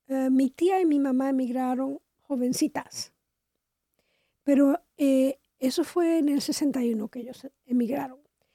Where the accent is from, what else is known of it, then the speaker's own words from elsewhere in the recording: Dominican Republic; Yo soy de la República Dominicana.